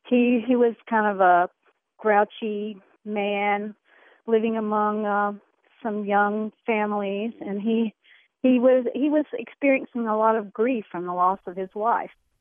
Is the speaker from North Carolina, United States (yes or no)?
yes; Raleigh, North Carolina, United States; I'm from Raleigh, North Carolina.